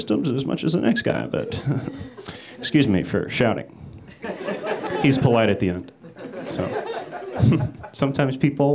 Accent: Nashville, Tennessee, United States; now in Hollywood, United States; I love living in Hollywood. I'm from Nashville, Tennessee. But I love being here in Hollywood

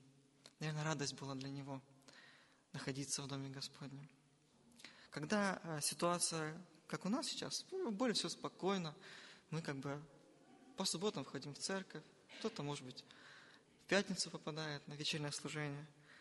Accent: Ukraine; Но так как я с Украины, я работал в это время

